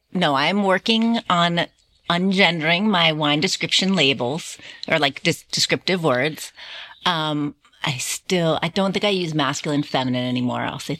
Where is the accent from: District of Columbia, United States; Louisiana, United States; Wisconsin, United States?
District of Columbia, United States; Washington; I grew up in Washington, D.C.